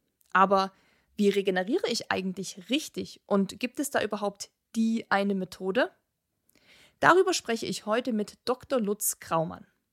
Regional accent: Kochel am See, Bavaria, Germany; Wir kommen ja aus Kochel am See. Also auch südlich, auch bergig, auch viele Seen.

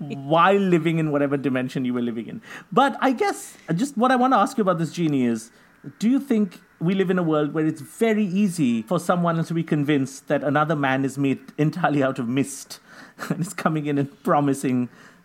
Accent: India; So I'm from India

